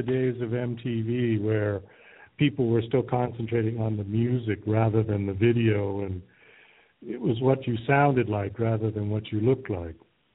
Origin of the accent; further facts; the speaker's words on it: Boston, Massachusetts, United States; now in Thailand; I'm originally from Boston, and right now I'm actually in Thailand, where I'd set up my studio and a house here.